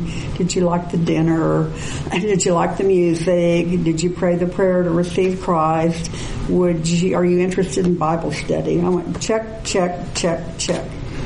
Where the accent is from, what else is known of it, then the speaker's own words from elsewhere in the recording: Wichita, Kansas, United States; born there; moved away as an adult; now in Oklahoma City, United States; He took a job in Oklahoma City. I was born in Wichita, so was he. We moved to Oklahoma City.